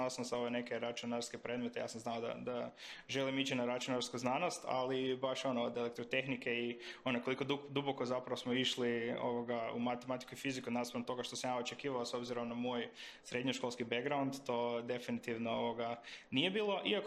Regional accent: Vrbovec, Zagreb County, Croatia; Evo, ja sam inače iz Vrbovca, tamo sam završio i osnovno i srednju školu.

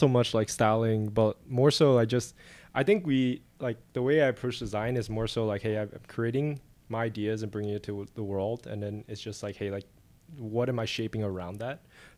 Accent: New York, United States; Born and raised in New York.

